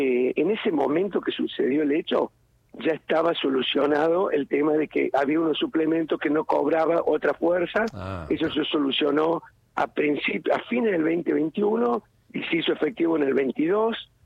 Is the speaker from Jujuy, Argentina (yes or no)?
no; Córdoba, Argentina; Mire, soy cordobés, por supuesto.